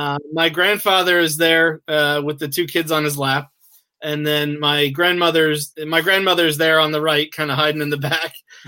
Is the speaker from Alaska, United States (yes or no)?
no; Kingwood Township, New Jersey, United States; So, I was born and raised in Hunterdon County, New Jersey. I'm in Kingwood Township, which is outside of Frenchtown, New Jersey. Born and raised here.